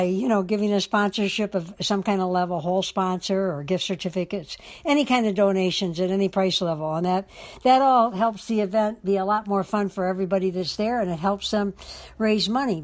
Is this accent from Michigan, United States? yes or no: yes; Detroit, Michigan, United States; I'll call it the my Say Nice Things About Detroit segment, my hometown